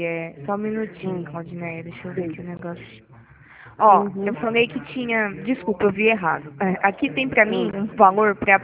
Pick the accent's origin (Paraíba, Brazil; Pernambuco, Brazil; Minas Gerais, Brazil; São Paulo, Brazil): São Paulo, Brazil; Pirassununga; Sou de Pirassununga, interior de São Paulo.